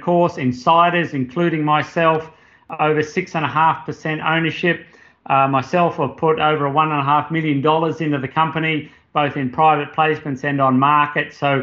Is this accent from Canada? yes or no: no; Australia; accent: Australian; moved away as an adult; My background, my accent, you'll be able to pick that I'm Australian. I left Australia about 20 years ago after completing my PhD in geology and structure and tectonics.